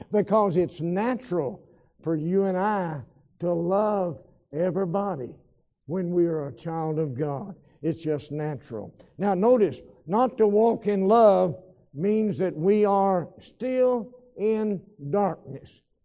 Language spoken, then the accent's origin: English; Texas, United States; I said, "Yes, ma'am, I'm from Texas."